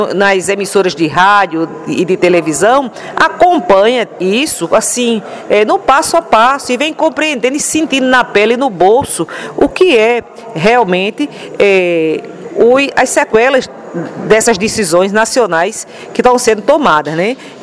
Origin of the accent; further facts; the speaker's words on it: Rio Tinto, Paraíba, Brazil; porque eu nasci e me criei em Rio Tinto